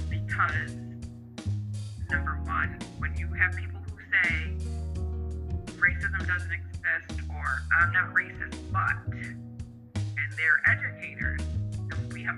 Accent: Friendship, New York, United States; now in Olean, United States; I grew up in Friendship with my mother. After I graduated high school, I moved to Olean to live with my father, went to college.

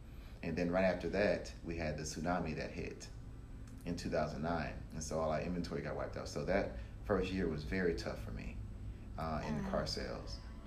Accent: Louisiana, United States; moved away; And I moved here in 2008 from Louisiana, and I've been working here for 11 years.

